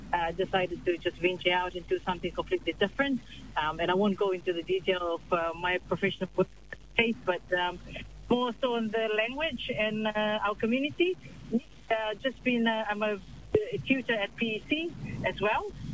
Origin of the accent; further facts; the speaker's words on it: Rotuma, Fiji; now in New Zealand; I didn't grow up here. I grew up in Iceland, in Rotuma. Just moved over to New Zealand in 2006.